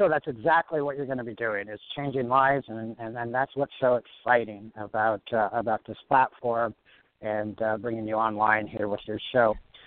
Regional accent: California, United States; I grew up in California, and a lot of the actors and actresses that are my age

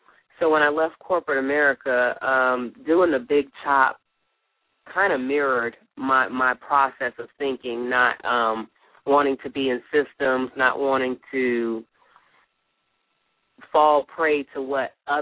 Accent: Miami, Florida, United States; now in Atlanta, United States; I'm originally from Miami, Florida. Got to Atlanta to pursue my MBA

